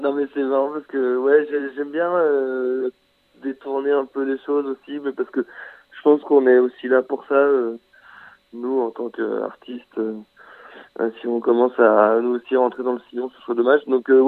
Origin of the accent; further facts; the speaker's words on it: Lyon, Auvergne-Rhône-Alpes, France; vu que j'étais de Lyon